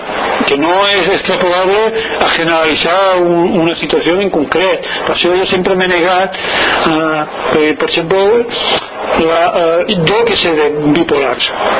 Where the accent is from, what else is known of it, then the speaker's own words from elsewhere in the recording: Basque Country, Spain; Jo me sento biscaí. Jo soc de Biscaia. Me sento biscaí, viu Biscaia